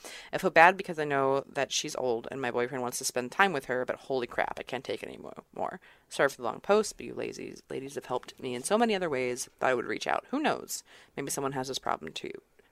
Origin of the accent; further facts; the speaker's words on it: United States; now in Germany; incredibly old and incredibly German grandmother hates me, and I'm pretty sure it's just because I'm American.